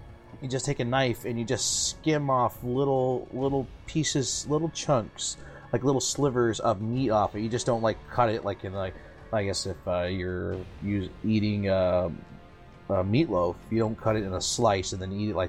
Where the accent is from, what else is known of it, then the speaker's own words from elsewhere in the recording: Canada; accent: Canadian; Maybe because my Canadian accent, it's we call it donair.